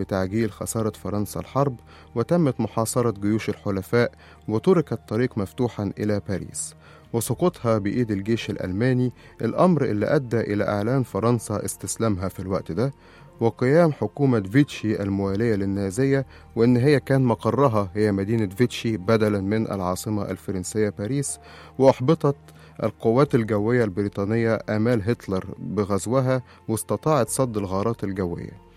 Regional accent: Egypt; وهنا بدأت حرب العالمين المشهورة عندنا في مصر

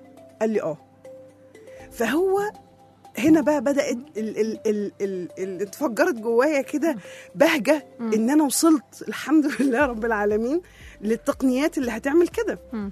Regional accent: Egypt; يعني أنا مصرية وانت مصرية

